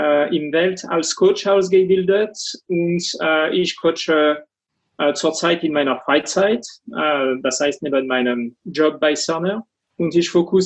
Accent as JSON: {"language": "German", "country": "France", "second_language": "German", "lives_now": "Erlangen, Germany", "said": "Ich bin 49 Jahre alt, noch für einige Wochen mehr. Ich komme aus Frankreich und wohne in Erlangen seit 2017 mit meiner Frau und 6-jährigen Sohn."}